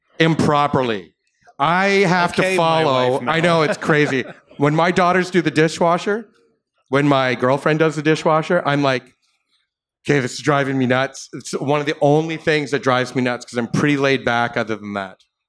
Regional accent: Canada; do we have any, if we are talking World Cup, do we have any built-in animus being Canadian from other countries?

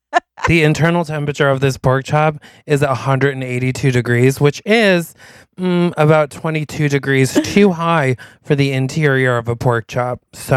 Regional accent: New York, United States; And I'm like, sorry, we're from New York.

